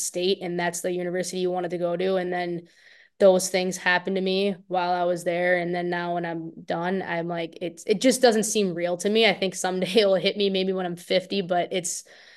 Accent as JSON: {"language": "English", "region": "Wisconsin", "country": "United States", "tie": "born or raised there", "said": "So I grew up in Wisconsin, and I go to Shattuck"}